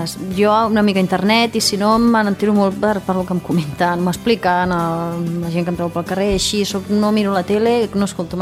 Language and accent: Catalan; Girona, Catalonia, Spain; Perquè jo soc de Girona.